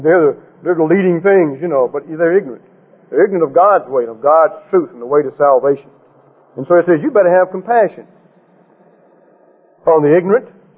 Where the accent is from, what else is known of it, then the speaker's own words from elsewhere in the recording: the South, United States; I grew up in the South